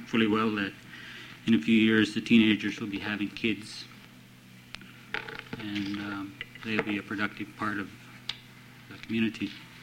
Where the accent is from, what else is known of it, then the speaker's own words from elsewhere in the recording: Shagluck, United States; I'm from Shagluck.